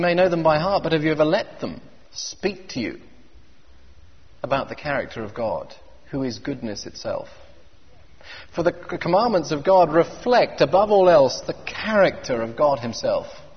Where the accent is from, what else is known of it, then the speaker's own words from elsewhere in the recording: Oxford, South East England, United Kingdom; I grew up in Oxford, and nearby where we lived was a covered shopping centre.